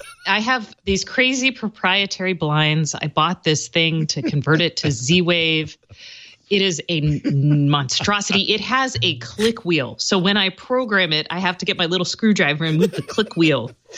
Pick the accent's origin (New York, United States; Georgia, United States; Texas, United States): Texas, United States; I'm from Texas. I love my horizons.